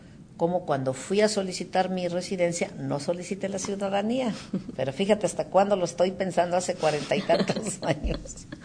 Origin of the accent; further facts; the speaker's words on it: Jerez, Zacatecas, Mexico; vine yo de Jerez a Ciudad Juárez, y ahí me daban también la ciudadanía.